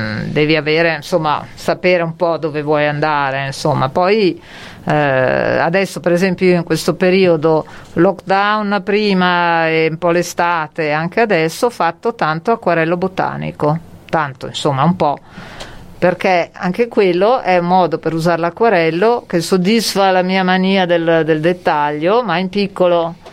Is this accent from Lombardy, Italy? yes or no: yes; Milan, Lombardy, Italy; born there; a Milano, la mia città natale